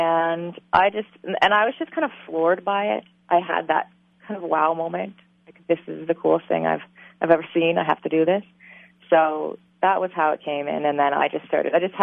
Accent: Canada; in that I came from Canada.

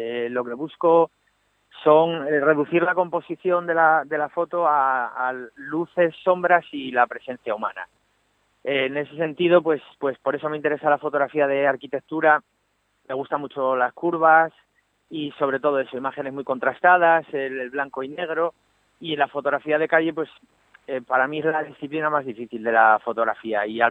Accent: Pola de Siero, Asturias, Spain; en Asturias, precisamente en mi pueblo, en Pola de Siero.

